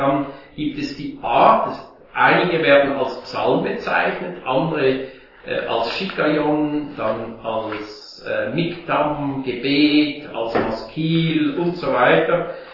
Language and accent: German; Switzerland; und habe mich dann in Karlsruhe geboren. Allerdings bin ich dann nur etwa ein halbes Jahr hier, war ich hier und dann sind wir in die Schweiz gezogen und ich bin dann in der Schweiz auch aufgewachsen. Also meine Mutter war auch Deutsche oder ist Deutsche. Mein Vater Schweizer